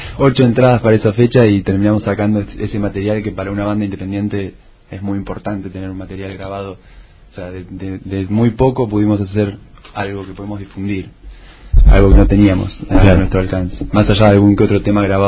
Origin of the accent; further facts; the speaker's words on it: La Plata, Buenos Aires Province, Argentina; nosotros somos de La Plata, o sea, estamos estudiando en La Plata los tres